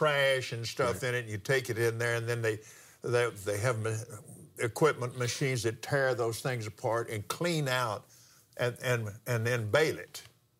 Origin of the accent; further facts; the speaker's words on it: Lubbock, Texas, United States; born there; Then I was born in Lubbock, December the 6th, 1936.